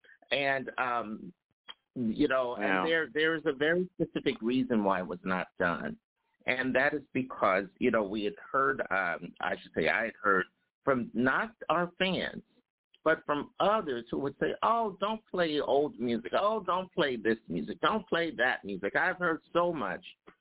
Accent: Philadelphia, Pennsylvania, United States; I come from North Philadelphia. We don't know anything about that.

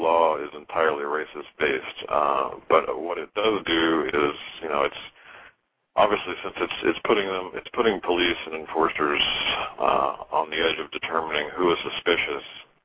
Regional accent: Midwest, United States; I grew up in the Midwest, and I knew people who were, you know, half black and half white.

